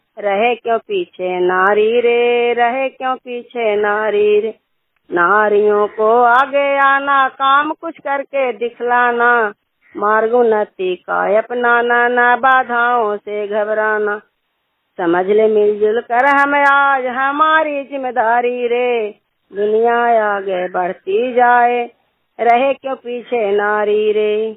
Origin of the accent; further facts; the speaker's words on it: Lohanda, India; प्रखंड हिलसा कमता पंचायत ग्राम लोहंडा के रहने वाली हूँ। मैं सीएम पद पर काम करती हूँ।